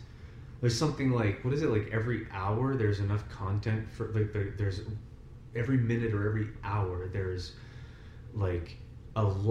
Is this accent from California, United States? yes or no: yes; California, United States; I wasn't in Malibu or anything, but no, I grew up in the Mojave Desert.